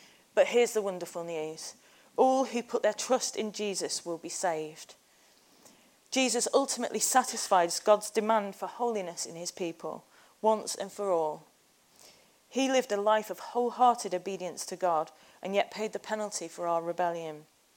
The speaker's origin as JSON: {"language": "English", "country": "United Kingdom", "said": "I'm British and I went to church and I tried to be good sometimes."}